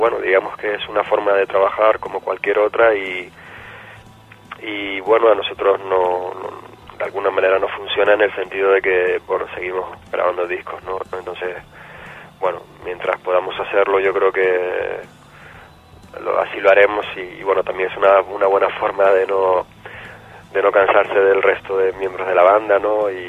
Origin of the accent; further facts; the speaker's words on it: Tenerife, Canary Islands, Spain; now in Gran Canaria, Spain; Yo actualmente resido en la isla de Gran Canaria, aunque soy natural de Tenerife.